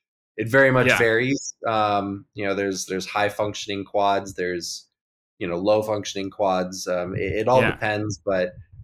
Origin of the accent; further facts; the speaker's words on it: Minneapolis, Minnesota, United States; So I grew up in Minneapolis, in Uptown area.